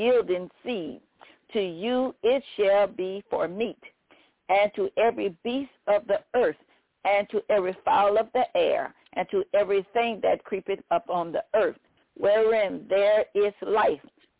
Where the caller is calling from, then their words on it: Baton Rouge, Louisiana, United States; I'm calling from Baton Rouge, Louisiana